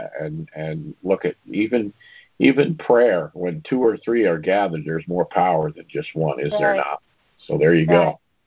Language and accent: English; New York, United States; I'm going on to somebody from my home state here, New York.